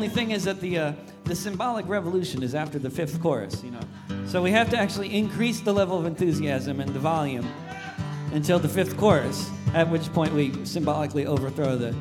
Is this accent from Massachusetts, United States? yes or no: yes; Boston, Massachusetts, United States; So it's going to be a great time for my hometown in Boston.